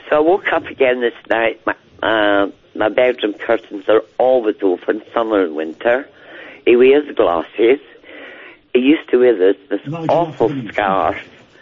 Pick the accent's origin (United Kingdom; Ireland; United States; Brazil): United Kingdom; Glasgow, Scotland; now in Glenrothes, United Kingdom; No, I'm in a place called Glenrothes in Kirkcaldy, but I'm from Glasgow.